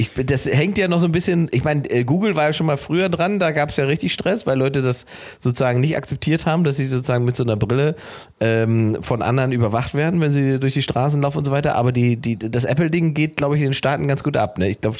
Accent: East Germany, Germany; Also, ich komme aus dem Osten. Bei uns war das nie weg. Ne? Ich bin in den 90ern aufgewachsen.

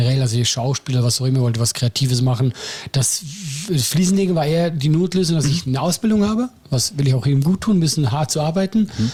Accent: Switzerland; weil Österreich und Deutschland sind ja für mich als Schweizer beides fremde Länder.

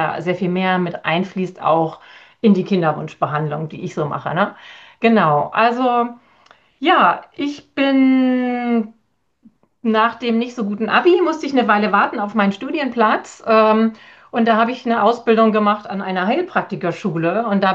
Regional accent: Germany; Also ich bin ja aus Deutschland und wir dürfen uns so gar nicht bezeichnen.

